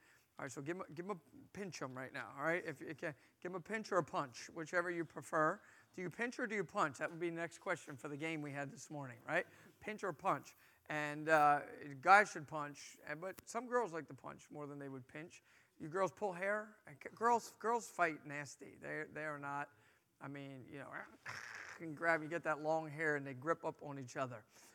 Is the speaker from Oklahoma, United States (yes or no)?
no; New Jersey, United States; And I am from New Jersey, hallelujah, the promised land. And I'm 54 years old.